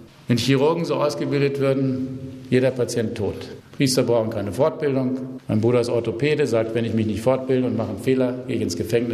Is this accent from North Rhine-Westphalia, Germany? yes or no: no; Hanover, Lower Saxony, Germany; now in Vienna, Austria; Ich bin zwar so seit 20 Jahren in Wien, aber geboren in Norddeutschland, in Hannover. Mein Vater kam aus Schlesien, meine Mutter aus Pommern, geflohen, vertrieben und sind dann gelandet in Hannover. Und da bin ich aufgewachsen